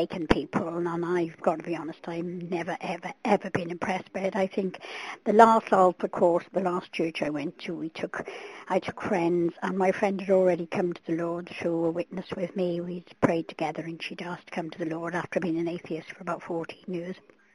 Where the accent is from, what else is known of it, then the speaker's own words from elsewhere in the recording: Wales, United Kingdom; I come from West Wales.